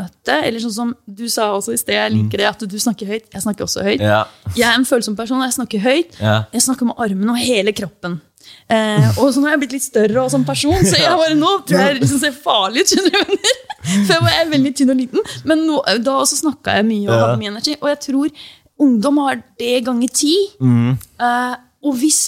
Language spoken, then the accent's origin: Norwegian; Oslo, Norway; Det var for at jeg hadde så mye på hjertet når jeg vokste opp på Ellingsru.